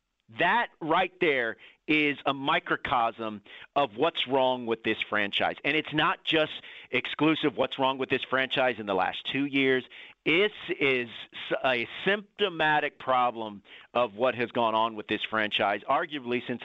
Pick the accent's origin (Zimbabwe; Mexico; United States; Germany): United States; Houston, Texas; you're talking to someone that was born and raised in Houston and lived and died through all the terrible things that have gone in Houston sports history.